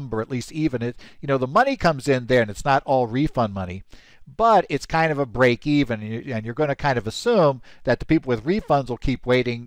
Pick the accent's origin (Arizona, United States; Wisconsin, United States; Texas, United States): Arizona, United States; Some states, like Arizona, my home state, are not extending the first estimate automatically.